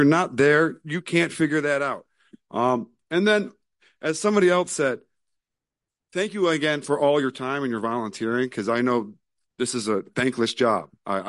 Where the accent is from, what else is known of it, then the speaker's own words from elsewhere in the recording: River Forest, Illinois, United States; I grew up in River Forest. Since 1974. I was born in 1973. I'm an immigrant into River Forest.